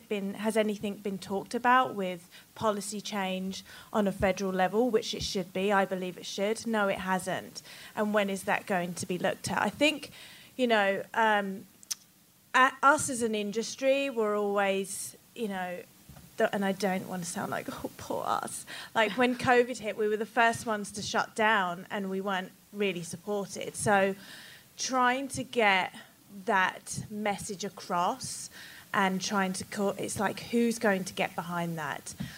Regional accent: United Kingdom; now in Los Angeles, United States; because I'm British, we do things the best way there.

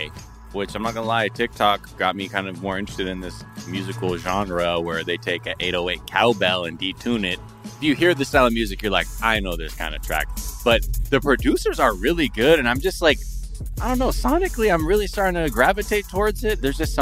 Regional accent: Japan; growing up in Japan

